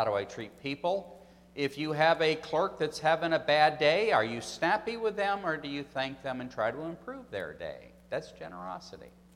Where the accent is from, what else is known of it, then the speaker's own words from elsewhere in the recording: Chautauqua, New York, United States; I grew up in Chautauqua, and it was a great place to grow up because in the summertime, the population went from 300 to 30,000.